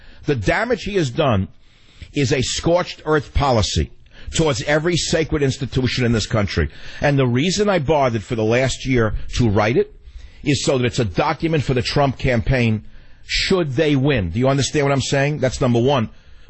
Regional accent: New York, United States; accent: New York; And I spoke with my New York accent, my French with a New York accent, and people surprisingly said, you sound like you're from Paris.

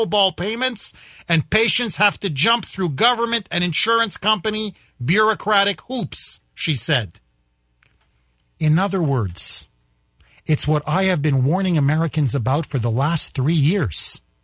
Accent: Canada; now in United States; But having been born and raised in Canada, where they have socialized medicine, where they have a single-payer system, where they have government-run health care, I have seen the disaster up front and up close.

